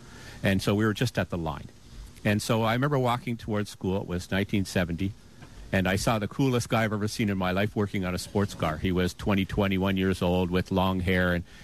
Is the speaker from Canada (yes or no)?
yes; Fort Erie, Ontario, Canada; also born or lived in St. Catharines / Niagara Falls; No, I was born in Fort Erie.